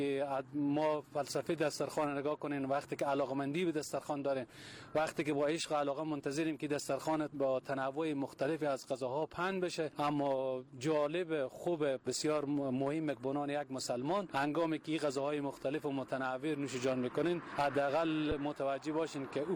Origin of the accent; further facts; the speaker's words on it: Herat, Afghanistan; اگه یک مثال در شهر هرات که در اینجا زاده شدم، بزرگ شدم، برای شما بگم